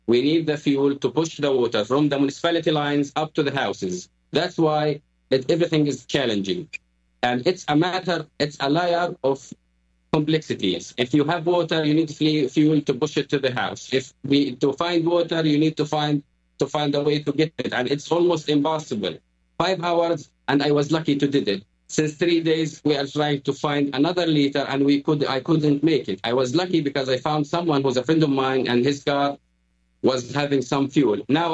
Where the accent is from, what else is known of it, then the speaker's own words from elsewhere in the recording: Jabalia, Gaza Strip, Palestine; English is a second language; I'm born and raised in Jabalia camp. Yes, I live in Jabalia.